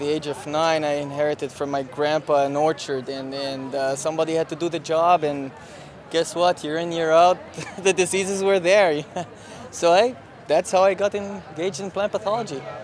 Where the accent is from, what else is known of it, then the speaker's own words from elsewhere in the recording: Lebanon; I'm originally from Lebanon, and I've been a member of APS since I was an undergraduate back home since 1995